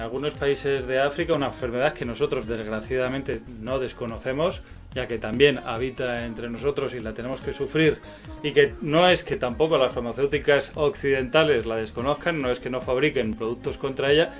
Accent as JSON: {"language": "Spanish", "country": "Spain"}